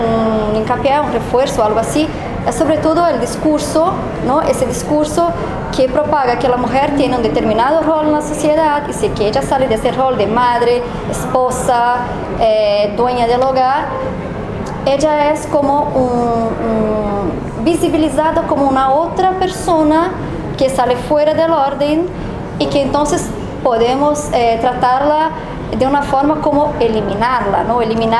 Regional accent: Brazil; Spanish is a second language; Mi país, por ejemplo, Brasil, es el quinto país más peligroso

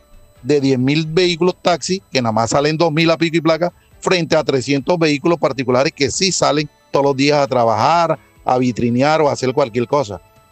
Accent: Barranquilla, Atlántico, Colombia; como ciudadano barranquillero pregunto a ese señor que no vive aquí en Bogotá

